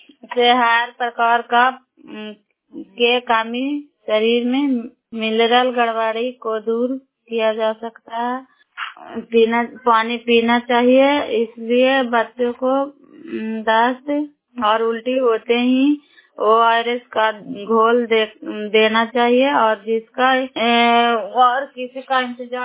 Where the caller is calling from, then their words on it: Bairiganj, Bihar, India; नालंदा जिला कराय ब्लॉक मकरौता पंचायत ग्राम बैरीगंज के निवासी हूँ।